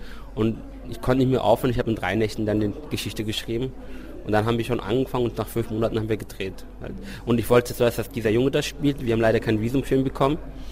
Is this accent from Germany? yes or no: no; Eastern Anatolia, Turkey; Ich hatte in meiner Heimat in der Osttürkei ein Musikvideo gedreht